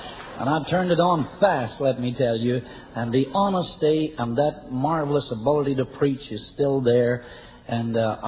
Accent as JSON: {"language": "English", "country": "Ireland", "moved": "yes", "said": "I come from Ireland, as you know, which is steeped in religion."}